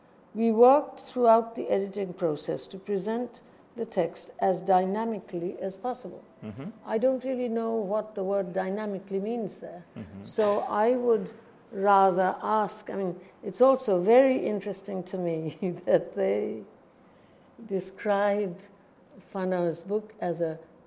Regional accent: India; born there; I was born in British India

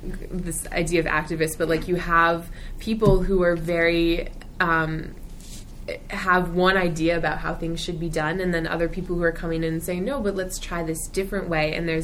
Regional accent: New Haven, Connecticut, United States; I'm from New Haven, Connecticut. I go to Haverford.

